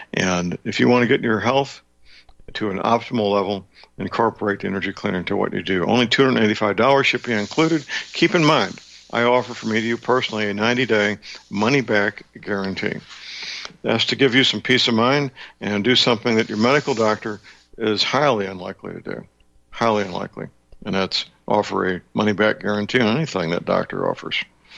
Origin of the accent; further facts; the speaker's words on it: St. Louis, Missouri, United States; answered by a very polite young men and women in my hometown, St. Louis.